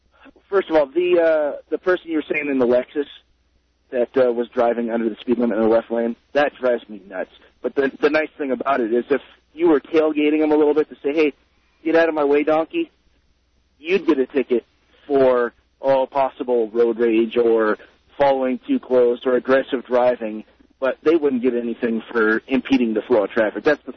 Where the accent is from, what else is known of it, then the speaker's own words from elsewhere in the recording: Torrance, California, United States; the real reason I called is I grew up out in California.